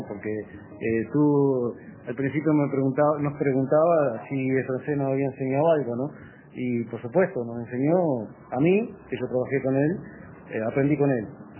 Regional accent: Tacuarembó, Uruguay; also born or lived in Montevideo; yo soy de Tacuarembó. Entonces, canario cuando fui para Montevideo y después, originalmente

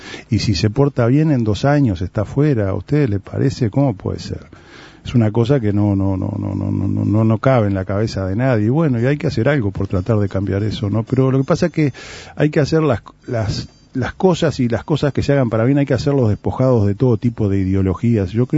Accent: Uruguay; creo que hay muchas cosas que no nos identifican como uruguayos

